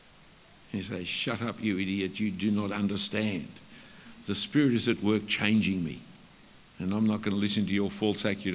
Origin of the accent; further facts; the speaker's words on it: Australia; Of course I have. I'm an Australian over the age of 40.